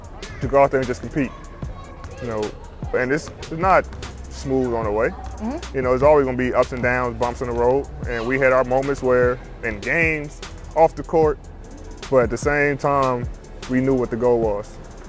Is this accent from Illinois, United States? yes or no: yes; Chicago, Illinois, United States; and I'm from Chicago, so I love Jordan.